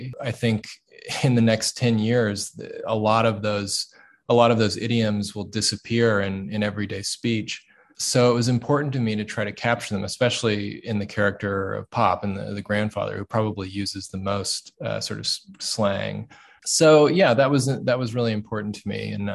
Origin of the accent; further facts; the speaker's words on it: Kentucky, United States; I've talked to them and told them I'm from Kentucky and maybe they're from, you know, an affluent coastal city and they find that southernness or something quaint